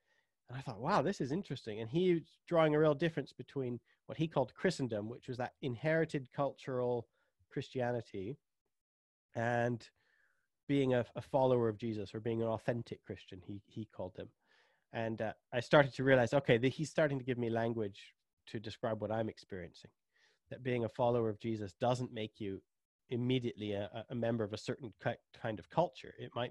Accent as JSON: {"language": "English", "region": "Western Canada", "country": "Canada", "tie": "born or raised there", "said": "I grew up amongst people in Canada. I grew up in Western Canada. And the people I grew up around were self-confessed fundamentalist Christians."}